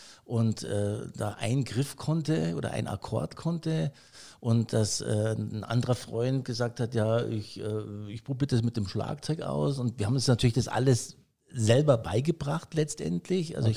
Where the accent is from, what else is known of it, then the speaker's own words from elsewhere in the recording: Lohhof, Bavaria, Germany; Ja, ich bin in Lohof letztendlich aufgewachsen